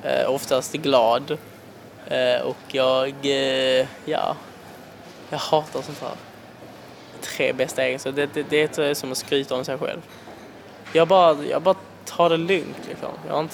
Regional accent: Italy; now in Sweden; eftersom jag är italienare, så jag har alltid velat prova Italien.

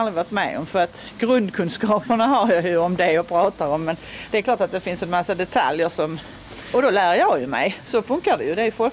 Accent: Malmö, Skåne, Sweden; De första 7 åren så växte jag upp på Edvard Lindahlsgatan. Det ligger precis vid Kronprinsen kan man säga. Så gifte min mamma sig, så flyttade vi till Söderkulla som ligger, vad ska vi säga, en bit ifrån Eriksfält, som är ett sånt där 60-talsområde.

